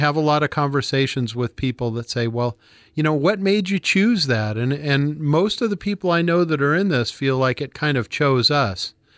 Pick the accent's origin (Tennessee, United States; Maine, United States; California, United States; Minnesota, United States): Maine, United States; I grew up in rural Maine, place real similar to Florence, except it snows a lot more and it's a little colder.